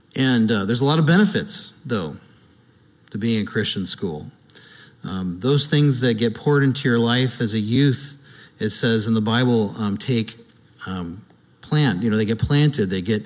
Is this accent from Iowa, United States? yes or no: no; San Juan Capistrano, California, United States; the Baptist church that I grew up at down in Capistrano, a very traditional church